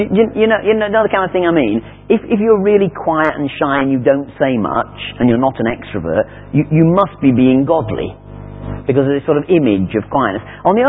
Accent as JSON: {"language": "English", "country": "Australia", "said": "I mean, we're Australian. I mean, we just sit there."}